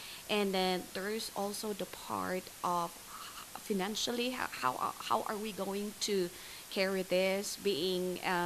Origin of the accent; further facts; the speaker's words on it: South, Philippines; You see, my hometown, the South, is one of those places in the Philippines